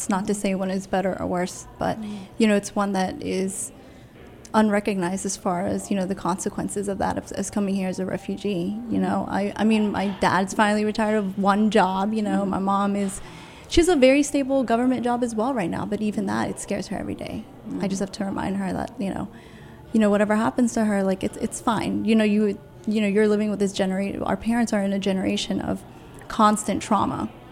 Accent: United States; born there; You know, I'm American born.

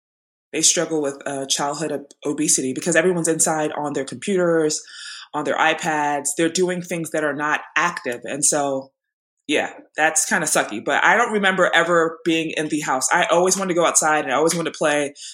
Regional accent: Iowa, United States; I was born definitely in Iowa, probably the best state in the world. Woo! My parents are Samuel and Cordelia, and we grew up in an area that was, like, for me, amazing.

